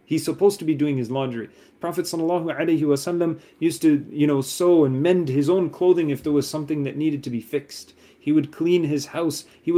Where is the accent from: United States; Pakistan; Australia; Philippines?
Pakistan; I'm Pakistani as well. So I'm allowed to use some of these terms too.